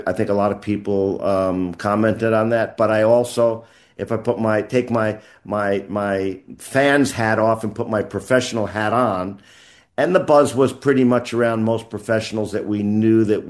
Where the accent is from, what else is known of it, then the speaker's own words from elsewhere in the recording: United States; But Americans, again, you know, not to try to be too disrespectful to my home country, don't really understand the game well.